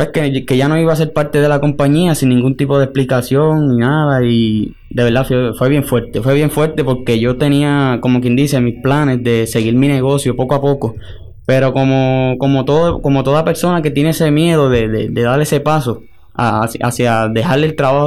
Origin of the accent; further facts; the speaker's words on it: Morovis, Puerto Rico; Tengo 23 años, soy del pueblo de Morovis.